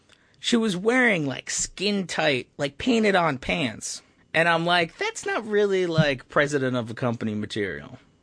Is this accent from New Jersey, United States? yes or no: yes; New Jersey, United States; And I was like, no, I'm from New Jersey. Oh, what part of Jersey?